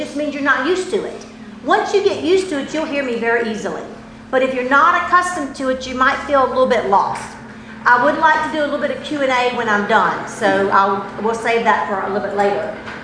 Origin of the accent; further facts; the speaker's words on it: the South, United States; Because I'm from the South and we do that. We say ain't and acts and fits in them.